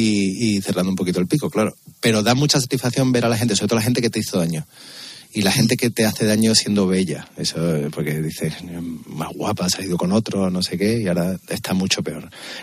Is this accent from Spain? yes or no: yes; Córdoba, Andalusia, Spain; now in Seville, Spain; No, mira, yo vivo en Sevilla, pero yo soy cordobés del Córdoba.